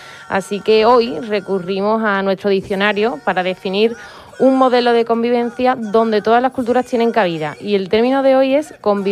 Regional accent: Andalusia, Spain; siempre nos ha caracterizado como tierra, como andaluces y andaluza

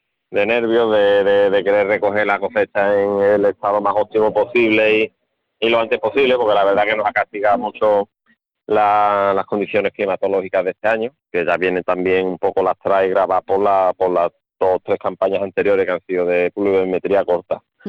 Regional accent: Trebujena, Andalusia, Spain; lo que siempre he dicho yo aquí en mi pueblo, en cuanto a calidad de los mostos de Trebujena

